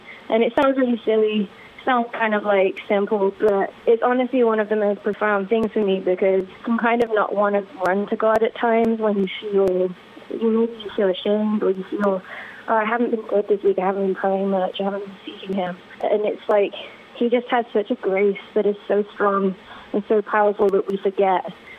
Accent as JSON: {"language": "English", "town": "Coventry", "region": "West Midlands", "country": "United Kingdom", "said": "I'm a girl from Coventry, England that wanted to be a hairdresser"}